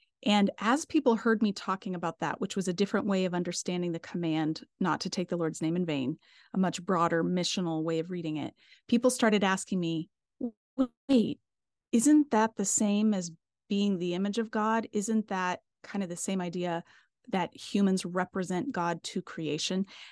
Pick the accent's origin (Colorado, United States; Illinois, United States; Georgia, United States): Colorado, United States; Denver; No, I grew up in Colorado. I grew up in Denver, and I've lived all over the place.